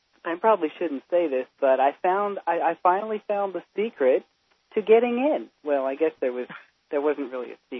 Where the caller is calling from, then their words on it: Utah, United States; No, I'm actually calling from Utah.